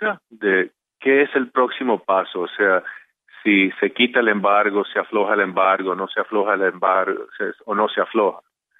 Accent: Miami, Florida, United States; also born or lived in Costa Rica; Yo soy cultura cubana. Yo crecí en Miami con mi familia de Cuba. Yo soy producto del exilio cubano. Yo nací en Costa Rica. Está bien, yo soy 100% costarricense, pero soy 100% cubano.

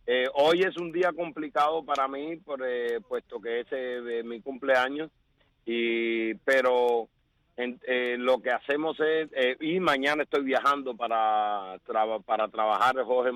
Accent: Villa Clara, Cuba; born there; nací en Villa Clara

